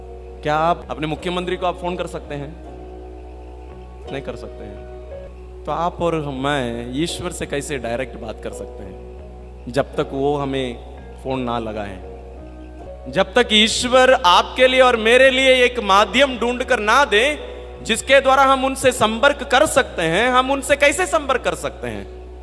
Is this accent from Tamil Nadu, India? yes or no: yes; Kanyakumari, Tamil Nadu, India; आप साउथ तरफ जाइए, मैं तमिलनाडु से हूं, कन्याकुमारी जिला का।